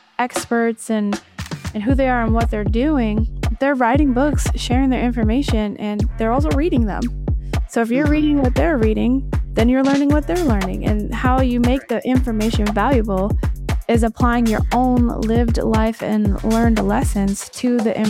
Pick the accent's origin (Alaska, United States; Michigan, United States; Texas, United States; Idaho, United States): Michigan, United States; also born or lived in Seattle; I come from Michigan, but lived in Seattle for 10 years.